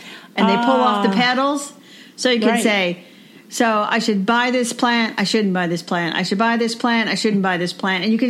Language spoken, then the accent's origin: English; Indiana, United States; Because I'm from Indiana and you're from Oklahoma.